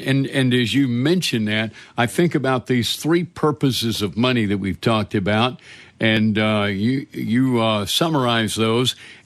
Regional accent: Alabama, United States; You know, growing up in Alabama, I can remember when I was young hearing people say, save your Confederate money, boys, the South will rise again.

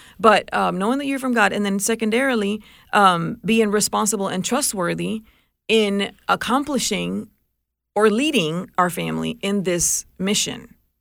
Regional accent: Puerto Rico; I grew up in Puerto Rico.

